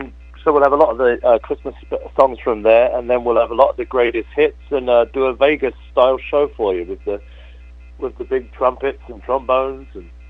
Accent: London, United Kingdom; I was brought up in London

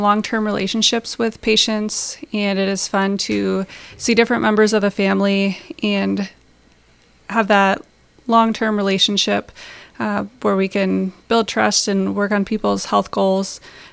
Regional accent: Ortonville, Minnesota, United States; now in Milbank, United States; I am a nurse practitioner. I have been practicing for about 4 years. I grew up in Ortonville and now live in Milbank with my family.

